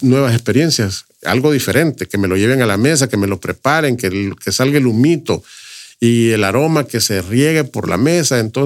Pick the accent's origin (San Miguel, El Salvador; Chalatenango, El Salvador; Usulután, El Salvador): Usulután, El Salvador; Berlín; De la zona que yo represento y de donde yo vengo, Berlín es un lugar con historia, lámina troquelada, pueblos con influencia europea, la Laguna de Alegría, la Esmeralda de América